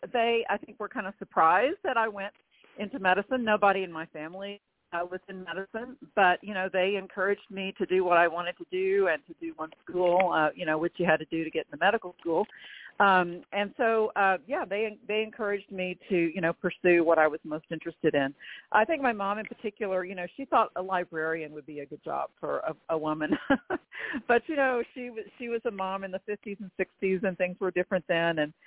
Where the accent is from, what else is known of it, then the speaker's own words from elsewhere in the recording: Fort Worth, Texas, United States; I grew up in Fort Worth, but we lived on the edge of town. And my parents had been in farming and ranching before my dad took an urban job.